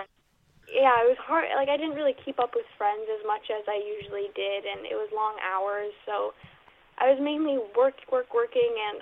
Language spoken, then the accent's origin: English; Manitoba, Canada; I'm actually from Manitoba myself, so I kind of knew what I was walking into, like with the scenery and the climate.